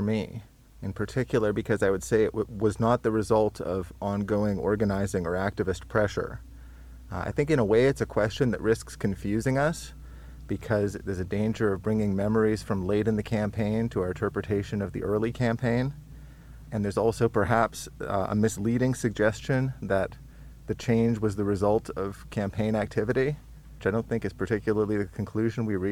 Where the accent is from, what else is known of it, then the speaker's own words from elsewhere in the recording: Vancouver, British Columbia, Canada; born there; I was born in Vancouver in 1983.